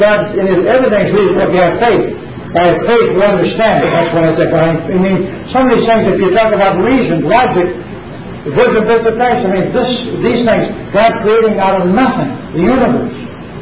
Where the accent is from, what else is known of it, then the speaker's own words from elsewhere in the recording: New Jersey, United States; I come from New Jersey, right across the United States.